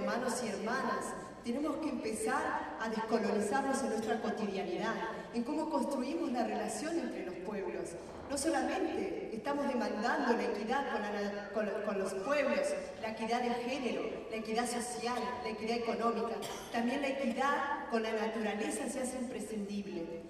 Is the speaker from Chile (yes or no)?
no; Patagonia, Argentina; Vengo de la Patagonia Sur, de lo que hoy es Argentina, soy Mapuche, pertenezco a la organización Frente de Lucha Mapuche Campesino.